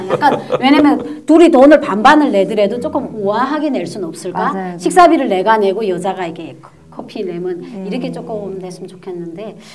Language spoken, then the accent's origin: Korean; North Korea; now in South Korea; 저 오리지널 북한 사람이에요.